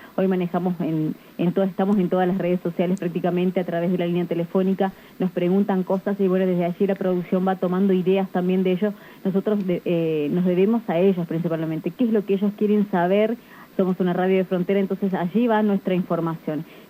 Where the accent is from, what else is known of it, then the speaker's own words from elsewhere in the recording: Las Lomitas, Formosa, Argentina; con cada uno de los lomitenses, y somos de Las Lomitas y tenemos hoy...